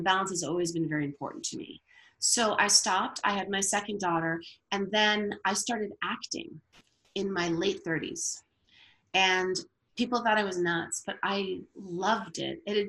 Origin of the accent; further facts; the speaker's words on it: Brooklyn, New York, United States; I was always a storyteller. Growing up in Brooklyn, my dad, who was actually, his job was in radio.